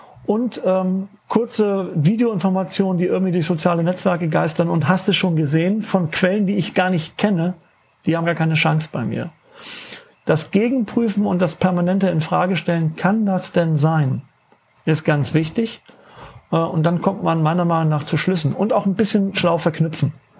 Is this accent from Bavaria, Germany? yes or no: no; Flensburg, Schleswig-Holstein, Germany; In meiner WhatsApp-Gruppe eben aus meiner Heimatstadt Flensburg